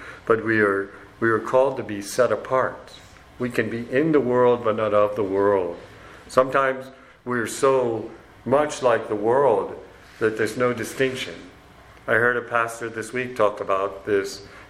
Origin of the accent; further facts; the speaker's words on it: Mauritius; We come from Mauritius, where the Hindus have 9,000 plus gods.